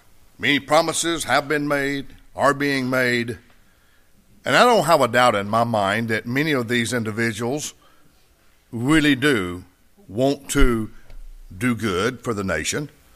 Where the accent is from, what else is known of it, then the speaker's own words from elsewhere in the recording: Mississippi, United States; I come from that area over near Tupelo, and I come from